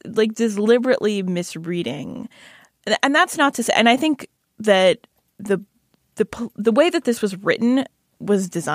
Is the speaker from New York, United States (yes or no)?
yes; Queens, New York, United States; Like, I am from Queens and my parents are immigrants.